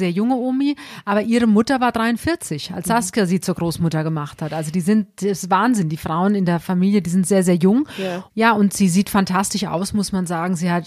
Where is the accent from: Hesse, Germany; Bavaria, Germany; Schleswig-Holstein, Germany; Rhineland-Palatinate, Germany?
Hesse, Germany; Alsbach-Hähnlein; eigentlich komme ich aus Alsbach-Hähnlein, das ist eine ganz kleine Ortschaft an der Bergstraße, das sind so ungefähr 9 Kilometer entfernt von Heppenheim